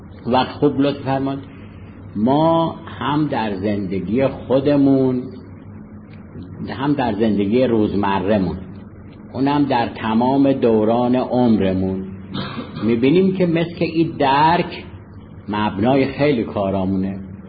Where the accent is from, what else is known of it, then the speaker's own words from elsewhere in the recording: Iran; ما ایرانیم و حالا انقلابی هم الحمدلله هستیم